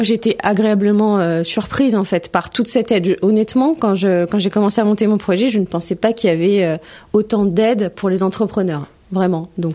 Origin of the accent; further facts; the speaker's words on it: Limoges, Nouvelle-Aquitaine, France; born there; Non, je suis née dans le Limousin à Limoges, donc voilà.